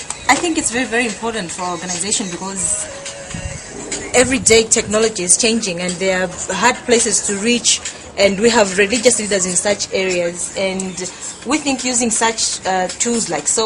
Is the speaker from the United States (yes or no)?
no; Malawi; I'm from Malawi.